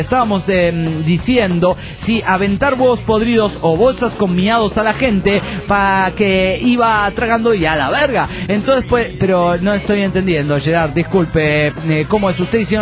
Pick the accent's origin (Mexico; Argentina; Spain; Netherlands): Mexico; Nezahualcóyotl, State of Mexico; Y yo soy del Estado de México, México.